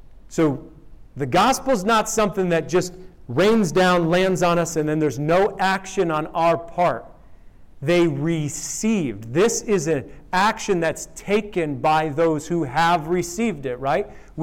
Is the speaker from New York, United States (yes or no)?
yes; New York, United States; I'm from New York. We speak quickly.